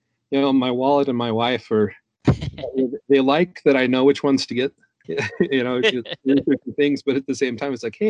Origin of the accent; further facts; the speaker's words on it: Texas, United States; Now, I grew up in Texas, but I'd never been to New Orleans.